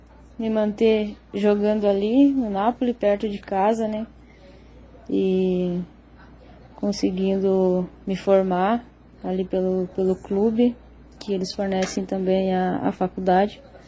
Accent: Porto União, Santa Catarina, Brazil; Assim como eu sou de Porto União, o título também é de Porto União

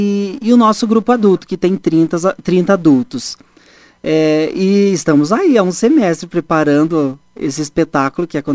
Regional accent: General Carneiro, Paraná, Brazil; also born or lived in Clevelândia; Com 2 anos de idade, minha família veio para General Carneiro.

